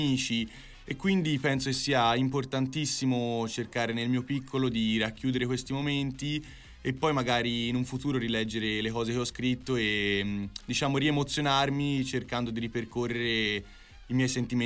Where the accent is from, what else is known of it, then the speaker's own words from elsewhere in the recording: Florence, Tuscany, Italy; io da Fiorentino Doc cerco di trasferire le mie poesie all'interno della mia città